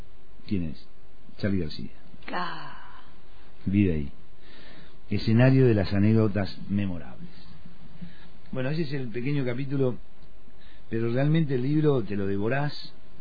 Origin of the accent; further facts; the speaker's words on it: General Roca, Río Negro, Argentina; born there; Yo nací acá en Roca, mi viejo también, mis hijos también